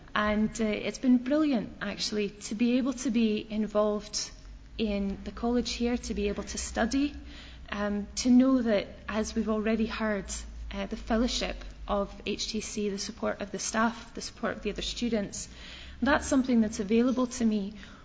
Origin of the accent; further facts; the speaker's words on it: Canada; now in Fort William, United Kingdom; I'm actually from Canada originally, although I now live in Fort William and no longer sound like a Canadian. I moved to Fort William 5 years ago now